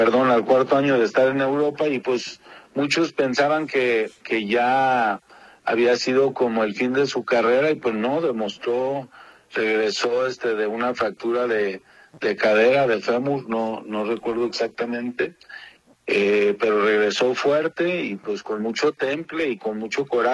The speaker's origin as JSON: {"language": "Spanish", "country": "Mexico", "said": "se siga o sigamos como mexicanos teniendo"}